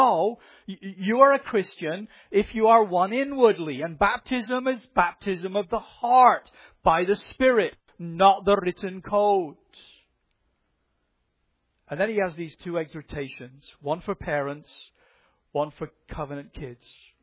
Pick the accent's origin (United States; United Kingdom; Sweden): United Kingdom; Scotland; Being Scottish is disadvantageous because we've suffered 300 years of pain at the hands of the English.